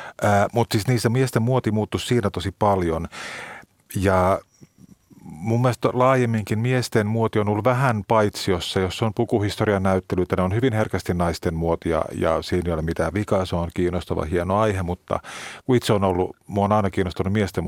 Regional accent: Turku, Southwest Finland, Finland; Mä olen siis Turusta kotoisin.

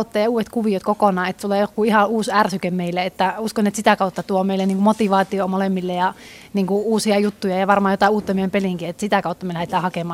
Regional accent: Central Finland, Finland; halusi edustaa Keski-Suomea, kun olen sieltä päin kotoisin

